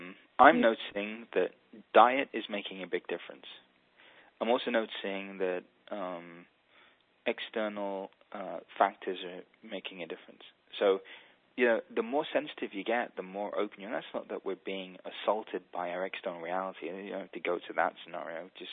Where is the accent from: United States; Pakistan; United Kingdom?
United Kingdom; England; I'm English, can't help it